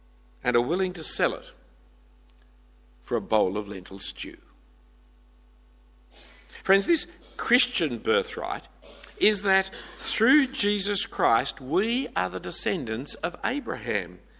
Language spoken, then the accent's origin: English; Australia; As I say, as one as an Australian who is part of what you mean blessed by the British culture.